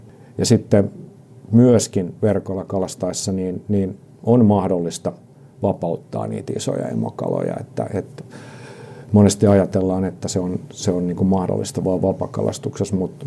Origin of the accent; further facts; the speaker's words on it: Kotka, Kymenlaakso, Finland; mä oon Kotkasta kotoisin ja viettänyt lapsuuden kesät Itämeren rannalla